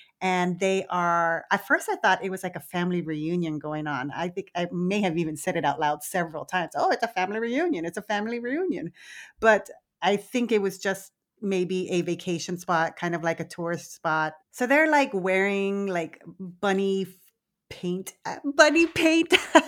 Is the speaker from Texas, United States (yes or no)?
yes; Texas, United States; growing up in South Texas, I was always fine with the cedar, the mold, everything.